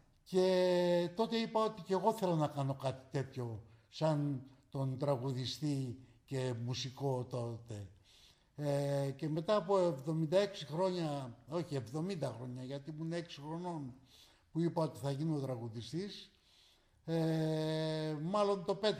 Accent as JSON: {"language": "Greek", "town": "Kallithea", "region": "Attica", "country": "Greece", "tie": "born or raised there", "said": "η μητέρα μου ήταν από την Καβάλα. Εγώ γεννήθηκα στην Καλλιθέα, όπως είπα, και εκεί μεγάλωσα."}